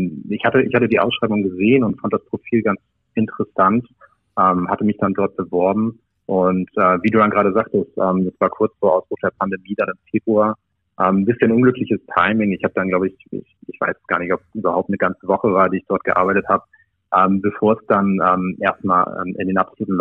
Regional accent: Flensburg, Schleswig-Holstein, Germany; born there; ich komme gebürtig aus Flensburg, das ist noch ein bisschen nördlich von Hamburg.

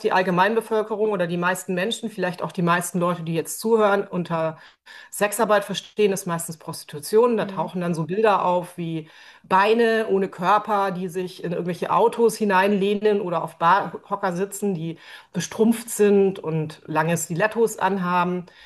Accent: Bavaria, Germany; Ich bin eigentlich in Bayern groß geworden und wer Bayern kennt, weiß, dass es da sehr konservativ zugeht.

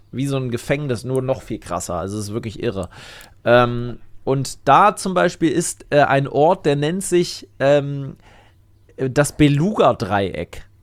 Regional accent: Lower Saxony, Germany; in meiner alten Heimat im Wendland.

